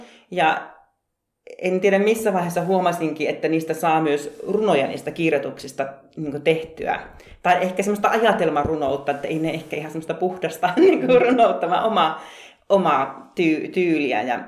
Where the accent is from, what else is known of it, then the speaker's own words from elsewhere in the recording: Oulu, North Ostrobothnia, Finland; tulee ihan lapsuudesta. Ollaan lapsena käyty seuroissa Oulussa ja sitten kesäseuroissa.